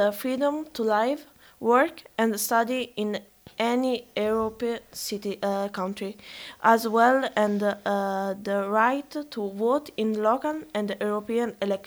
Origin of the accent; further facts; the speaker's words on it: Naples, Campania, Italy; English is a second language; Hi everyone … I am 15 years old, I am from Naples